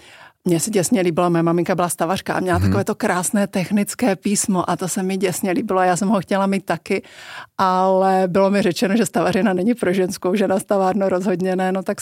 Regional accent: Zlín, Zlín Region, Czechia; Pro mě bylo vlastně docela příjemné. Já jsem byla takový malý člověk, který politiku nevnímal.

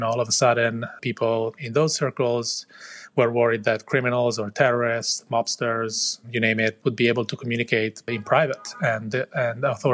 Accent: Italy; moved away; At the time, I was living in Spain, and I came from Italy. So I had a family in Italy, friends in Italy.

